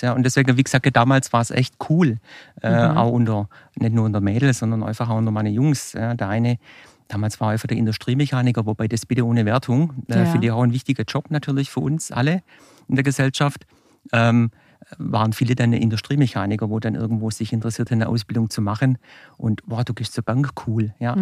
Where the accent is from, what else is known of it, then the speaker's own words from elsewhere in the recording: Oberhof, Thuringia, Germany; Aus meinem Heimatort Oberhof, da kommen wir jetzt gleich drauf zu sprechen